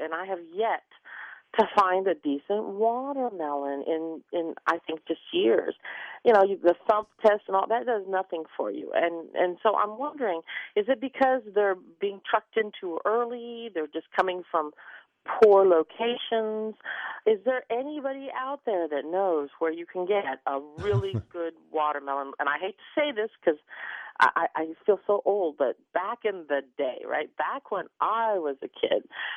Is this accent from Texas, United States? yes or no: yes; Wichita Falls, Texas, United States; When we were growing up in Wichita Falls, there were all kinds of watermelons, red and yellow and orange, and they were all very sweet and wonderful.